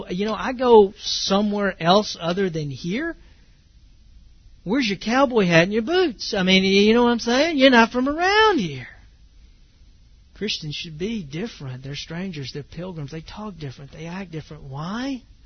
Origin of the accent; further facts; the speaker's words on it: Texas, United States; I mean, I like living here because, you know, I'm a Texan.